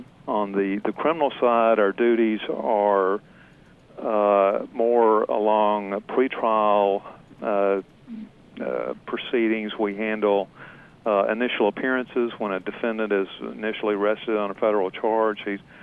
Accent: Jackson, Tennessee, United States; now in Houston, United States; I'm originally from Tennessee. I grew up in Jackson, Tennessee.

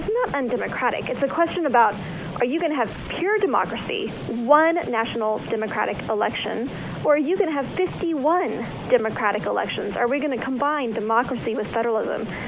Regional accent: Texas, United States; so I'm from Texas.

